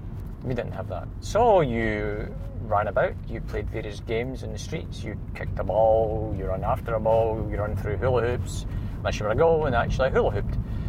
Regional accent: Bathgate, Scotland, United Kingdom; most of the people in my hometown, as in many of the hometowns, if they had a pool, it wasn't every town that had a pool, of course, went swimming whenever you could. So I was swimming in the local Bathgate pool

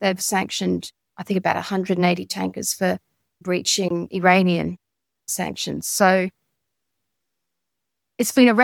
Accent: Australia; moved away as an adult; now in London, United Kingdom; You probably tell I'm Australian and I came out here 20 years ago to work with just all the opportunities that were here in London.

